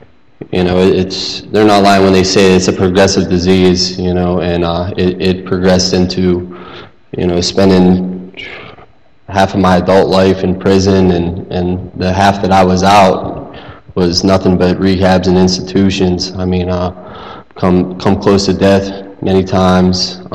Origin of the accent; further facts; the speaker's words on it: Pittsburgh, Pennsylvania, United States; I'm from Pittsburgh, Pennsylvania. I'm 27 years old.